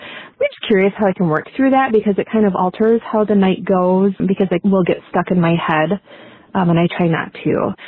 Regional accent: Phoenix, Arizona, United States; I'm 38 from Phoenix.

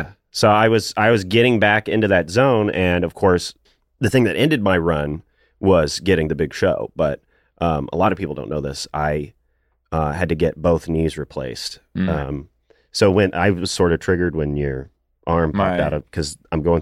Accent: the South, United States; and I'm from the South, and obviously performers and the way theater works and comedy works in the South is totally different from out here

